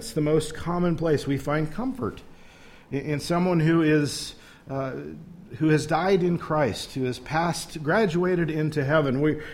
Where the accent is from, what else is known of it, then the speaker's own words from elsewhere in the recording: Wichita, Kansas, United States; also born or lived in Newton / Hesston; I was born in Newton. My first about 6 months, give or take, I lived on the south end of Main Street in Heston. We moved to Wichita after that.